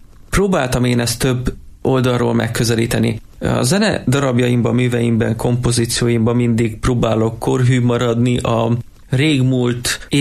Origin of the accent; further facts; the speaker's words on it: Eger, Heves, Hungary; ugye egriként tudtam, hogy a bazilikának felújítása már akkor elkezdődött